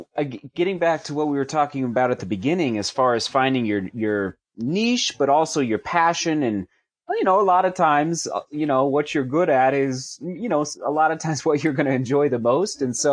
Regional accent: Buena Vista, Colorado, United States; I'm a BV kid, so I grew up in Buena Vista. And you know I'm from Buena Vista because I pronounce it Buena Vista, not Buena Vista.

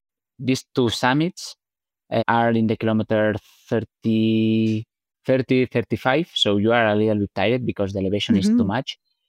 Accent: Barcelona, Catalonia, Spain; English is a second language; moved away as an adult; now in Andorra; So I'm not from Andorra. I born in Barcelona.

